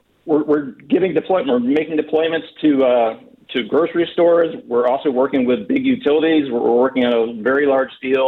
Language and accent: English; Pennsylvania, United States; You've got it happening in your own backyard in Pittsburgh. I grew up in Indiana County, so I can vouch for, you know, some of the plants in that area.